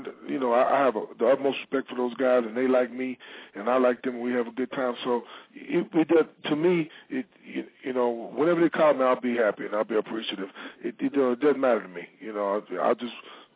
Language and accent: English; Arkansas, United States; We grew up down there in Arkansas, so my dad has a lot of family down there, so.